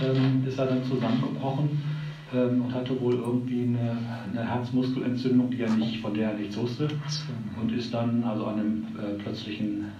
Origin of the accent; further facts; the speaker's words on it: Lauingen, Lower Saxony, Germany; Ich komme aus Laubingen bei Königslutter.